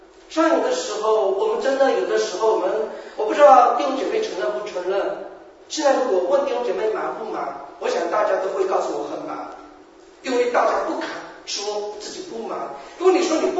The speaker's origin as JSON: {"language": "Chinese", "country": "China", "moved": "as an adult", "lives_now": "Canada", "said": "当我在国内的时候，我好像也是好像一条龙一样啊，好像或者我像搞像模像样的。当移民来加拿大的时候，才发现忽然间换了一种语言的时候，整个人什么都不是的。"}